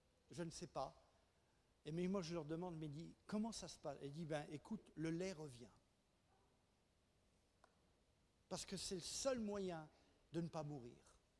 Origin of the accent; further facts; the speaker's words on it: Madagascar; À côté de chez nous, à Madagascar, il y a une usine